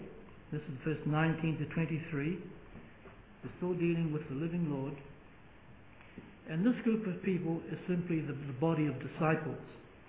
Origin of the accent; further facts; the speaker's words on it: New Zealand; born there; I was born in New Zealand and I was mixed a bit with sheep farmers.